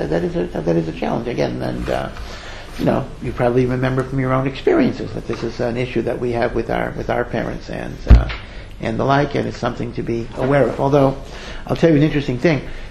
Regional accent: Hartford, Connecticut, United States; So I grew up in Hartford, Connecticut.

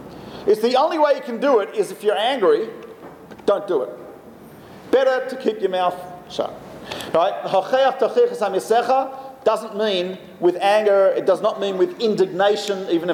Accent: Australia; I said, "No, I'm from Australia." He says, "No way." I said, "Yes way." Right, and I actually happened to have my Australian passport with me

